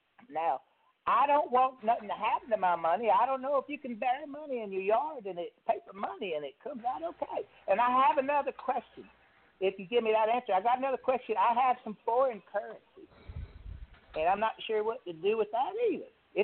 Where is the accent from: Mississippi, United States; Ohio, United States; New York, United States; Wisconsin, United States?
Mississippi, United States; Hi, y'all. … I'm from Mississippi.